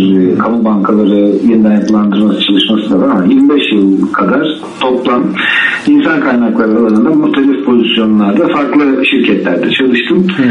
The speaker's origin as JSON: {"language": "Turkish", "region": "Istanbul", "country": "Turkey", "tie": "born there", "said": "72 İstanbul doğumluyum."}